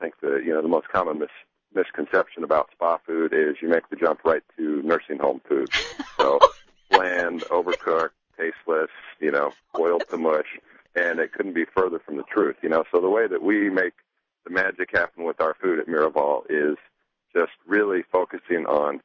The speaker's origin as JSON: {"language": "English", "town": "Bisbee", "region": "Arizona", "country": "United States", "tie": "born or raised there", "said": "We get killer bee honey in from Bisbee, which is actually my hometown."}